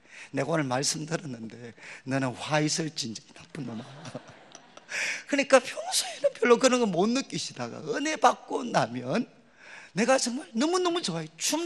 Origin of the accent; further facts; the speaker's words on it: Daegu, South Korea; 저는 고향이 대구고 그리고 이제 서울에서 대구 내려올 때